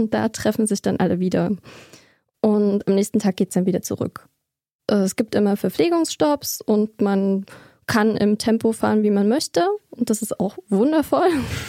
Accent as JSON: {"language": "German", "region": "East Germany", "country": "Germany", "said": "Naja, also ich bin ja eigentlich aus dem Osten."}